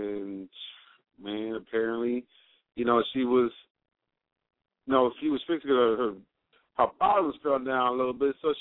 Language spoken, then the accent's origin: English; Canada; I was from Canada, and definitely appreciate that shout out.